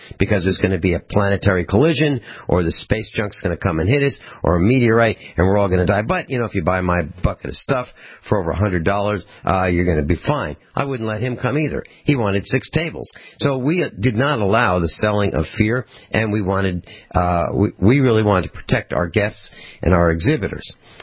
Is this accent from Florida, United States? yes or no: no; Missouri, United States; Because I'm not a felon, and I'm from Missouri, and I own these